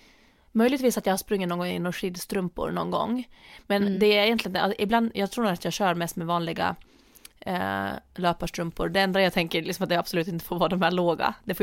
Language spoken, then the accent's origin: Swedish; Åland, Finland; när jag tränade friidrott hemma på Åland förut